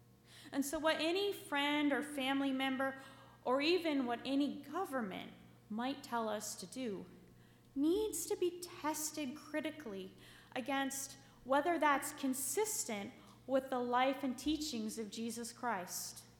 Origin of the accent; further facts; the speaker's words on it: Canada; born there; I was born in Canada, and so I see the world around me differently than I would if I were born in Kenya.